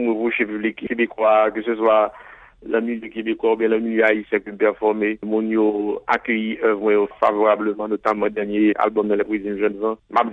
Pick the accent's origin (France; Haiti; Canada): Haiti